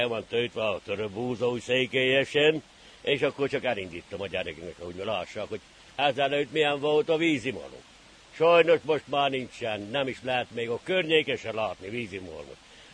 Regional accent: Korond, Harghita, Romania; Korondról vagyok … Alcsegnye utca 12 rámszám alatt.

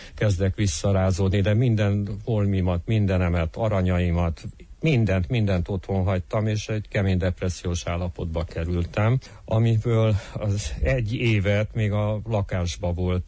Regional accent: Târgu Mureș, Mureș County, Romania; 1957. augusztus 1-én születtem itt Marosvásárhelyen. Munkásszülők gyerekeként nőttem föl, két testvérem volt

